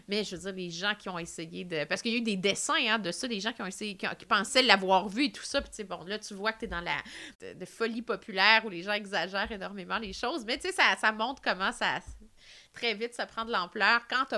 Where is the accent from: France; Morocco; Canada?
Canada; Yamachiche, Quebec; parce que, bon, je suis de Yamachiche, donc c'était un des contes qui était situé à Trois-Rivières